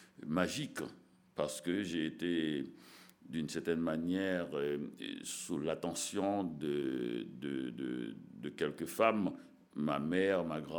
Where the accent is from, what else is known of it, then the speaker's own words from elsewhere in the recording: Petit-Goâve, Ouest, Haiti; la petite ville où j'ai passé mon enfance, à Petit-Gouave, et dans les années 60, et où j'ai eu une enfance, je dirais, lumineuse et merveilleuse